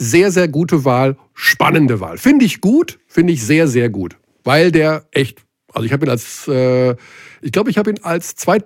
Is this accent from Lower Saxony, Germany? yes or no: yes; Dissen, Lower Saxony, Germany; Meine Heimatstadt Dissen.